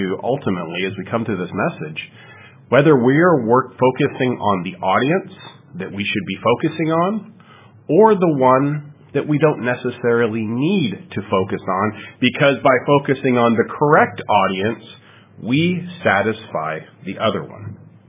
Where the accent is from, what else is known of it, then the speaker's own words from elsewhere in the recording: Canada; Being Canadian, I would come back and forth across the border many, many times.